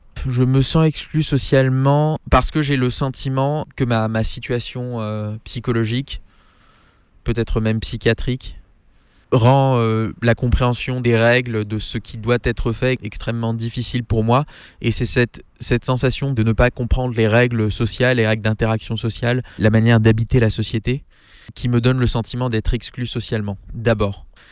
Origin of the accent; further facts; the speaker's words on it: Paris, Île-de-France, France; j'ai 24 ans. Je suis né à Paris, j'y ai grandi, j'ai vécu à l'étranger, je suis revenu à Paris.